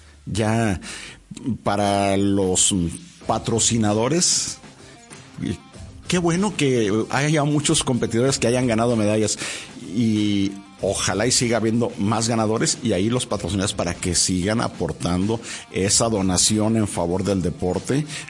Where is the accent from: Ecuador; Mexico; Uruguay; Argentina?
Mexico; me representas a mí como mexicano y como ciudadano del mundo